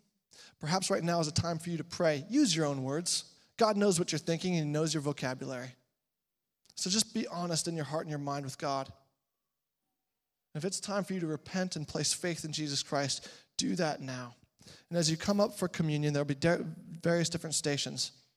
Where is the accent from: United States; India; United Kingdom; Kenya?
United Kingdom; It's just what we chose because we're British.